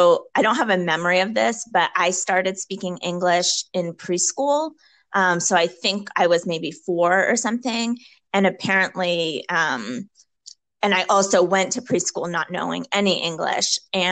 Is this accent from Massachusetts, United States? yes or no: yes; Newton, Massachusetts, United States; growing up in Newton, there were so many other Jews.